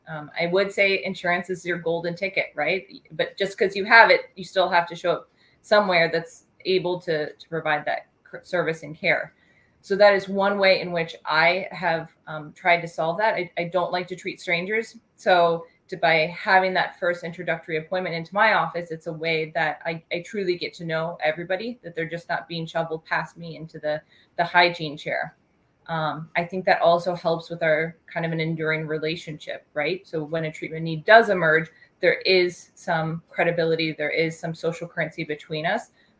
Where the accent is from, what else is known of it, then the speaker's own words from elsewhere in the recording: Iowa, United States; now in New Hampshire, United States; I'm originally from Iowa. And although I served in multiple locations across the country, this was my first time living in New Hampshire.